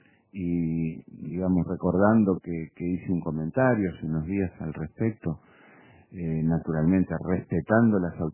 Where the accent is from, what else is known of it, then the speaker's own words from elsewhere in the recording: Uruguay; lo digo como uruguayo